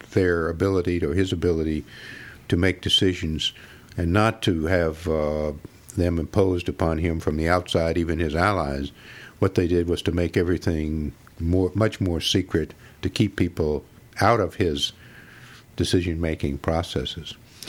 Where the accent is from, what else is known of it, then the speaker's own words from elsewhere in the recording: Atlanta, Georgia, United States; I grew up in Atlanta